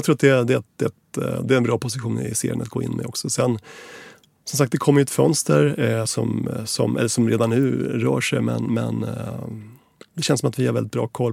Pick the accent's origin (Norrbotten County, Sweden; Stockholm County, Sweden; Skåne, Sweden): Stockholm County, Sweden; Kungsängen; Jag är uppväxt i Kungsängen och där var AIK en ganska stark klubb.